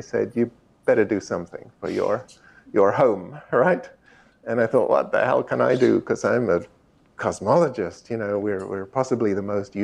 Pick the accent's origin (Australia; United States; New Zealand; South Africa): South Africa; I was born in South Africa and spent my childhood in Africa, had my best ever teacher in Africa.